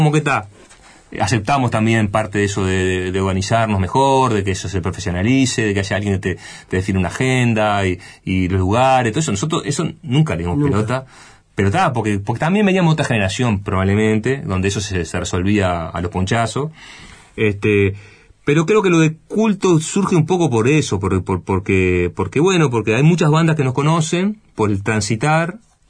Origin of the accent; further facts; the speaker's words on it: Uruguay; mirá, nosotros somos de Uruguay